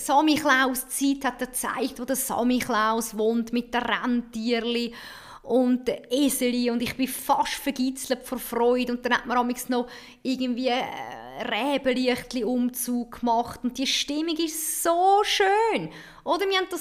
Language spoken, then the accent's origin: German; Switzerland; Also ich kann nicht Ski fahren, als Schweizerin.